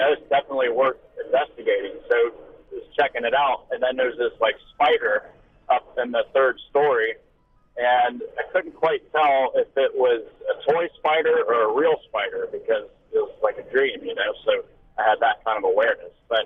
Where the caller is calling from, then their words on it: Virginia, United States; This is Putanta, Virginia.